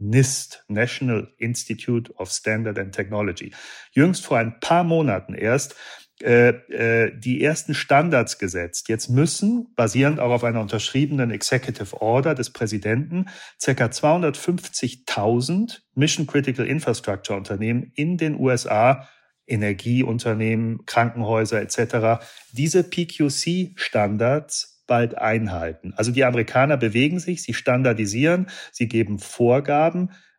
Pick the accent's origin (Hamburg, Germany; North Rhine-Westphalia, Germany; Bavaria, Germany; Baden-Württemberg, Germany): Bavaria, Germany; Munich; Und als Münchner sozusagen